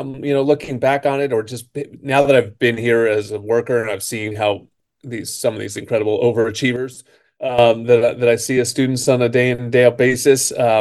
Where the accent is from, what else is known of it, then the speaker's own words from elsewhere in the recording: New Jersey, United States; now in Los Angeles, United States; in Los Angeles for more than half my life now, so I guess I think of myself as a Los Angelino, but I'm born and raised in New Jersey, so all the way in the other coast.